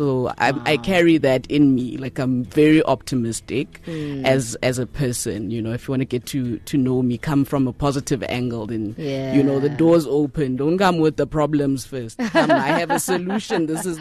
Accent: Soweto, Gauteng, South Africa; So I grew up in Soweto, born and bred.

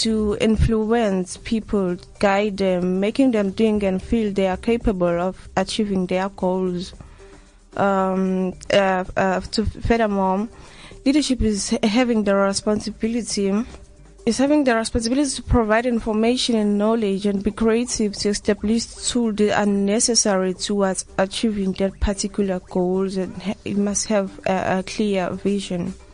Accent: Inanda, KwaZulu-Natal, South Africa; I'm from Inanda.

